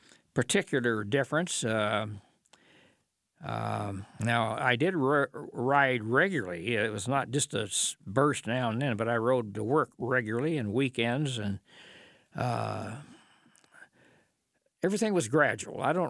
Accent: Paducah, Kentucky, United States; I told her I wanted to ride to my hometown, which was Paducah, Kentucky.

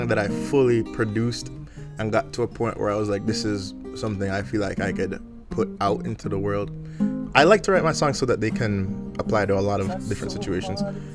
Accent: Jamaica; now in Shelburne; Right now, I live in Shelburne, and we are from Jamaica originally.

